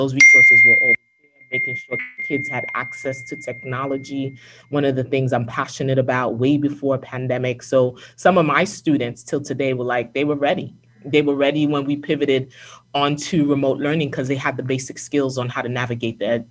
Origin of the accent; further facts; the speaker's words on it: Brooklyn, New York, United States; I grew up in Ditmas Park. I attended PS 139.